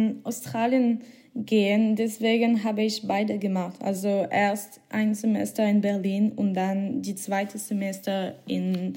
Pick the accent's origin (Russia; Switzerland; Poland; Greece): Switzerland; Ich komme aus der Schweiz.